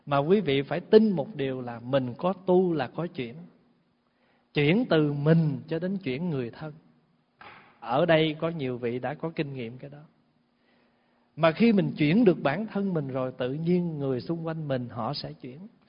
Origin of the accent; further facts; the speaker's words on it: Cần Thơ, Can Tho, Vietnam; Hồi nhỏ lúc ở Cần Thơ và đi công quả chùa Khánh Quang